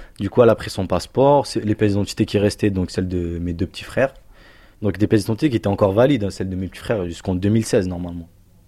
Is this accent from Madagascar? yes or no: no; France; elle est française, mon arrière-grand-père, il est français. Ils sont tous français. Donc moi, j'ai ça, c'est dans mon sang. J'ai pas demandé de titre de séjour ou quoi que ce soit. Je suis français.